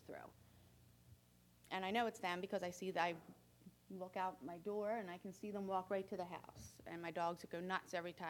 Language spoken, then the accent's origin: English; Pennsylvania, United States; But we came from Pennsylvania, so we were, you know, my grandfather lived in Sherwood Forest, which is the division right next to it.